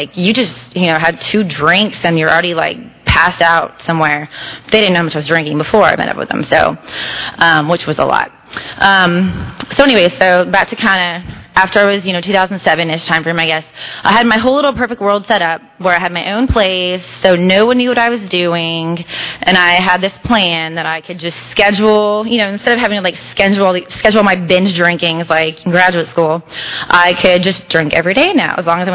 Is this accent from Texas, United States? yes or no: yes; San Antonio, Texas, United States; my parents would order margaritas because I grew up in San Antonio and there's like margaritas everywhere.